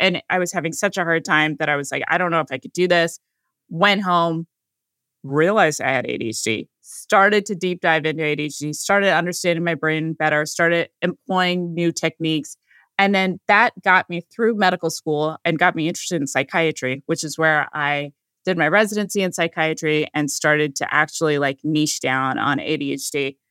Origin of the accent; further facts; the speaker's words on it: California, United States; born there; I was born in California